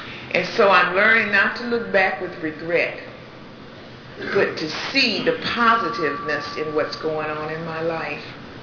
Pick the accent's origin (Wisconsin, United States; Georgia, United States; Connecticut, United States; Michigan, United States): Michigan, United States; In Michigan, the boulevard is a pretty nice place to be in my hometown. That's where the doctors and lawyers lived.